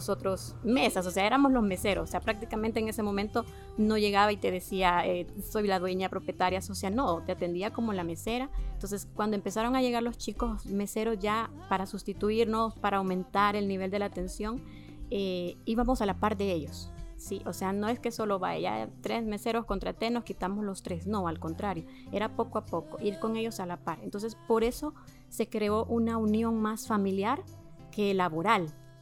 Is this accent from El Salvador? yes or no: yes; San Salvador, El Salvador; No somos de la zona, ¿verdad? Somos de San Salvador